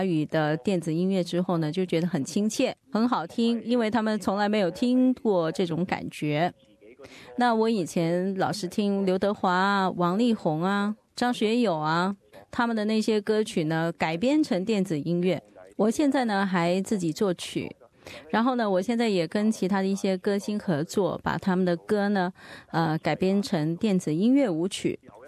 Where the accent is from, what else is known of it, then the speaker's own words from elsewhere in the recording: United States; 我的父母是移民到美国的，而我是在美国出生长大的。我的父母呢是越南华侨。